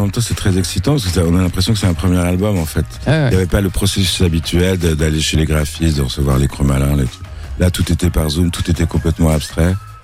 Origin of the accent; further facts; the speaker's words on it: Villefranche-sur-Saône, Auvergne-Rhône-Alpes, France; Oui, moi je viens de Villefranche-sur-Saône, il n'y a pas trop de circuits, pas trop de trucs.